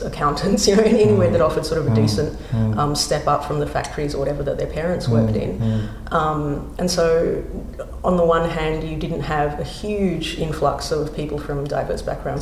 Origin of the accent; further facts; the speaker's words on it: Australia; also born or lived in Jakarta, Indonesia; Yes, I was born in Jakarta. I moved to Australia when I was about 2 years old.